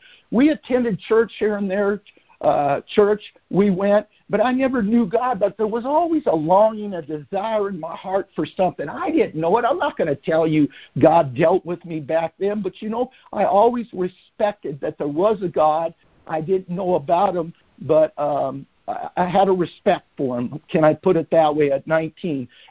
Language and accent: English; Lancaster, Pennsylvania, United States; born there; But I was born in Lancaster, Pennsylvania.